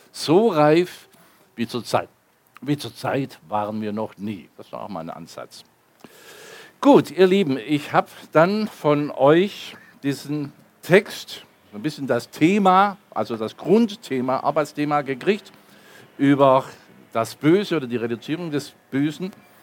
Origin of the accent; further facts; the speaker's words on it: Baden-Württemberg, Germany; Wobei, ich komme ja aus dem Fuße der Schwäbischen Alb, da ist es auch wirklich schön, muss ich dazu sagen.